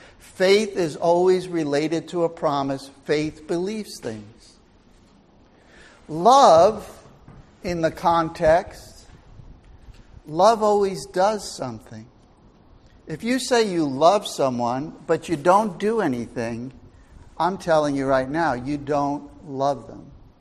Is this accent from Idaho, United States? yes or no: no; New York City, New York, United States; also born or lived in Long Island; I grew up in New York City. I mean, in New York City. I grew up, I was in Queens and I was in Brooklyn. That's where I grew up as a youngin'.